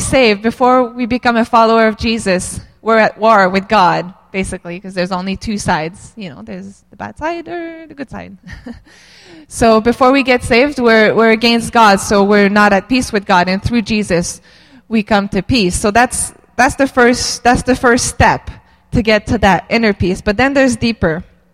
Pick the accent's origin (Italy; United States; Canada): Canada; Quebec; I grew up in Quebec, most of you know, and it's a Catholic province